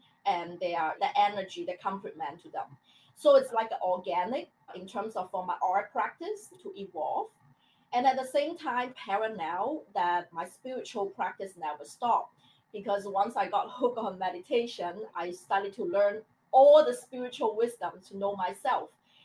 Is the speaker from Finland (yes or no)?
no; China; English is a second language; moved away as an adult; now in United States; I was born and raised in China and moved to the US for higher degree education.